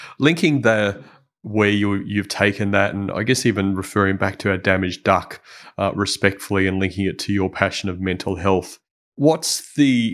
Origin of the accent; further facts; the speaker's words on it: Brisbane, Queensland, Australia; I grew up in Brisbane.